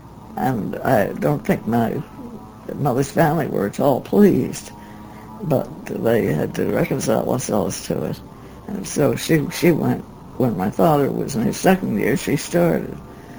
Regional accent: Philadelphia, Pennsylvania, United States; I was born in Philadelphia. Never graduated from the girls' high school there. I never left Philadelphia until I went to college.

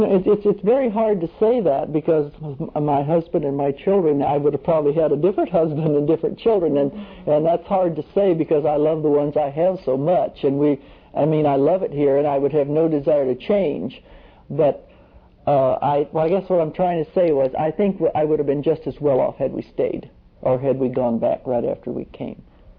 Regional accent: Texas, United States; that I was a Texan. I was so proud of that, you see. So that, as far as I know, they always knew I was from Texas.

